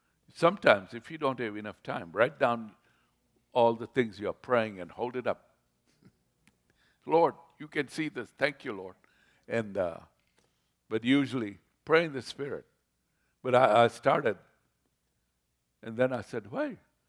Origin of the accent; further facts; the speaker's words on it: Mombasa, Mombasa County, Kenya; born there; I was born in Mombasa, Kenya, a tropical country, a beautiful tropical country, warm.